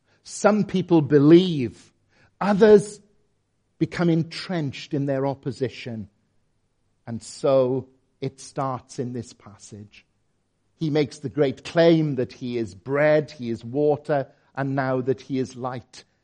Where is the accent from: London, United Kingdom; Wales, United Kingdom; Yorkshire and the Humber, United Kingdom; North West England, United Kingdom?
Wales, United Kingdom; Merthyr Tydfil; I came from Merthyr Tydfil and I'm going to the grave.